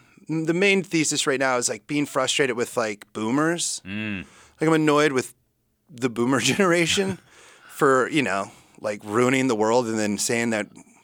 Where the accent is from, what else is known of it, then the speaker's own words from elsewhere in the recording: Iowa, United States; But also I grew up in Iowa, which is 5 years behind.